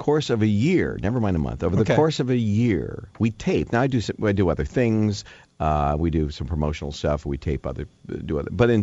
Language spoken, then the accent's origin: English; Chicago, Illinois, United States; But as a teenage kid growing up in Chicago, you were the guy.